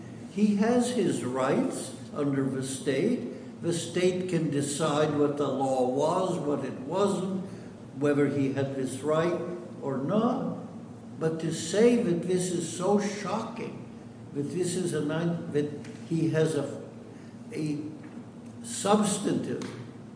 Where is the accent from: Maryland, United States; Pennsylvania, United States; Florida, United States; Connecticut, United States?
Connecticut, United States; I'm from Connecticut, but that doesn't mean I know all of Connecticut law.